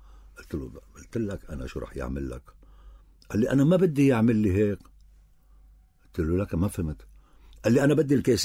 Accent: Beqaa, Lebanon; طبعا أنا من البقاع، أنا بي من بعلبك أمي من دير الأحمر

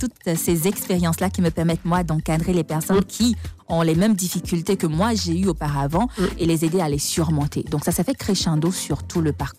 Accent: Benin; chez moi, au Bénin.

